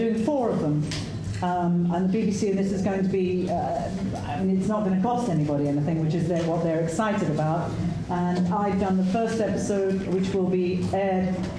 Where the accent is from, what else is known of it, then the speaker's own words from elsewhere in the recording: Stratford-upon-Avon, West Midlands, United Kingdom; I come from Stratford-on-Avon